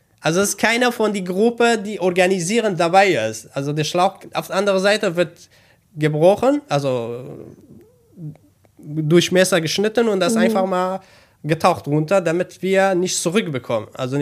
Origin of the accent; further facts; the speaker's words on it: northern Syria, Syria; German is a second language; now in Germany; habe ich Türkisch gelernt. Und ich habe Türkisch schnell gelernt, weil ich bin Kurde von Nord of Syrien, also mich keine Araber, sondern Kurde. Und dann, wenn man Kurdisch kennt und Arabisch kennt, dann Türkisch schnell zu lernen eigentlich.